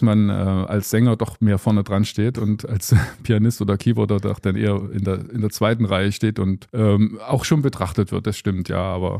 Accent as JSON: {"language": "German", "town": "Gera", "region": "Thuringia", "country": "Germany", "tie": "born or raised there", "also_born_or_lived": "Schmölln / Munich", "said": "Ich bin dann ein bisschen weggekommen von Gera, bin umgezogen in Richtung Schmölln, Altenburger Land. Letztendlich hat es mich dann wieder zurück nach Gera versetzt, bin jetzt wieder in Gera ansässig sozusagen. War zwischendurch auch mal in München."}